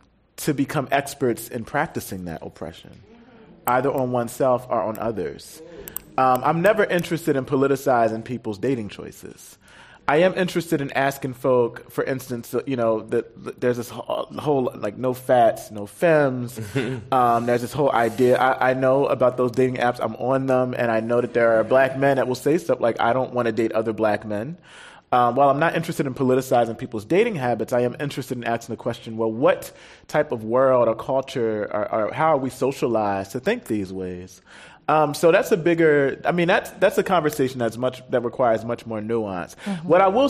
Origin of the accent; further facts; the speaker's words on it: Brooklyn, New York, United States; I'm from Brooklyn. I mean, but the same can be said about, I live in Bed-Stuy in Brooklyn, New York